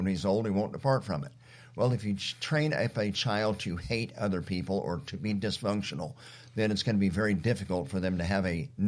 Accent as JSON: {"language": "English", "town": "Edmond", "region": "Oklahoma", "country": "United States", "tie": "born there", "said": "I was born in Edmond, Oklahoma."}